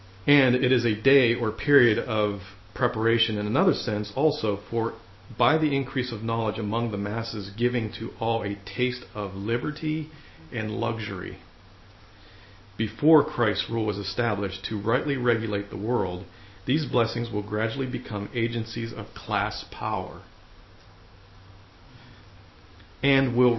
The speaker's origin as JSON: {"language": "English", "country": "United States", "tie": "born or raised there", "said": "younger generations like myself, we grew up in America and we're used to how things are today."}